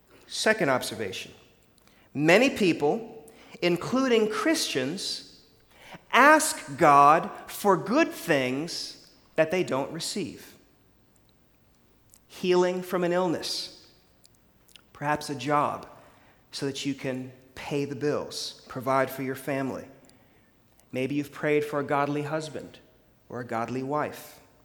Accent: Florida, United States; Now, when I was younger, growing up in Florida

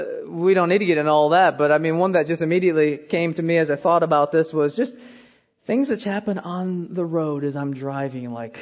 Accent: Iowa, United States; also born or lived in Korea; I was born in Korea, but I was raised in Iowa. This was back in the 70s, and in my experience, I felt like I was the only Asian in Iowa.

